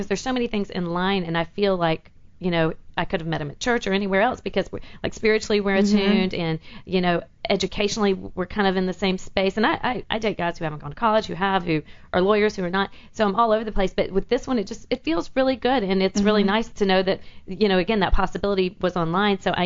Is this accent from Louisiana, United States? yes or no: no; Charleston, South Carolina, United States; also born or lived in Columbia; I'm from South Carolina, so Charleston and Columbia.